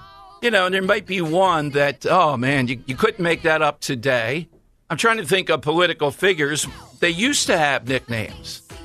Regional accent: Philadelphia, Pennsylvania, United States; was growing up in South Philly, Mooney.

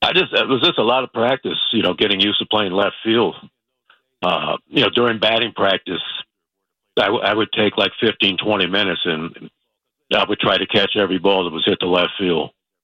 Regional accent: Compton, California, United States

